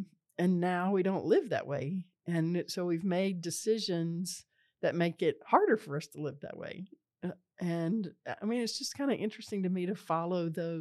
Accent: the South, United States; Well, you know, I'm from the South, right? Mm-hmm. And I mean the real South, not Texas.

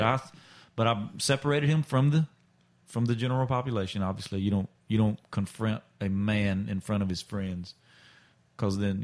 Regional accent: Lyons, Georgia, United States; South Georgia, a little town called Lyons, Georgia.

